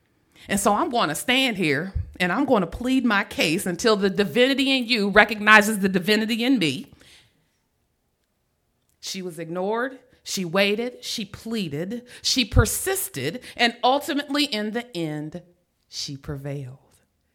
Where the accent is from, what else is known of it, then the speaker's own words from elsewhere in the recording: Ohio, United States; I'm from Ohio.